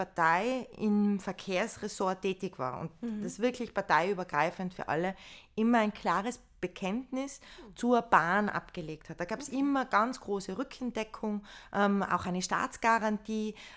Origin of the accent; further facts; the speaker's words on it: Tyrol, Austria; Und wenn man mein Heimatbundesland Tirol nimmt, da sind ja sehr viele Berge.